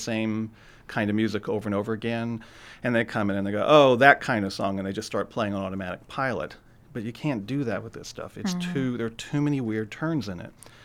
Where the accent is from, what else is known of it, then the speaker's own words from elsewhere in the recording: Kentucky, United States; you know, I'm from Kentucky originally, and so although, you know, people compare me to … people like that, there's still that Appalachian base to what